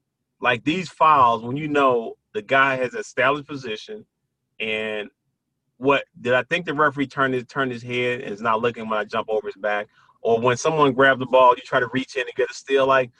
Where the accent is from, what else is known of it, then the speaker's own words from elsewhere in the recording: Brownsville, Tennessee, United States; on the other side was a kid from Brownsville, Tennessee, from my hometown, all-time leading shot blocker.